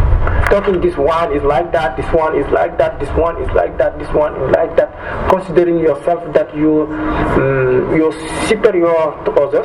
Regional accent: Senegal; I come from Senegal and I'm living in Léa Centre.

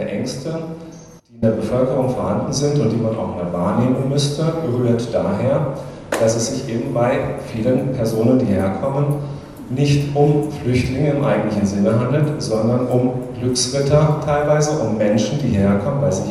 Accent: Freiburg, Baden-Württemberg, Germany; Ich bin in Freiburg zur Welt gekommen, genauso wie meine Kinder. Ich bin hier in Landwasser im Kindergarten gegangen.

